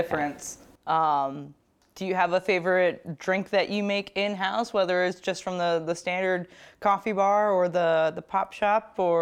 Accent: Fayetteville, Pennsylvania, United States; I know, like I said, I grew up in the Gettysburg area, just outside of Gettysburg in Fayetteville

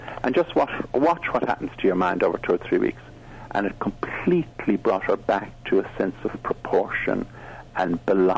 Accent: Munster, Ireland; born there; I was born in the Burn in County Clare, which is this amazing limestone landscape where all the shapes of the stones are different

